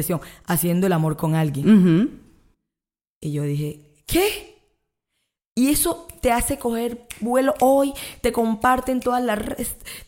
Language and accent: Spanish; San Basilio de Palenque, Bolívar, Colombia; Felizmente palenquera, alta, gruesa, de boca grande y bailo bellísimo.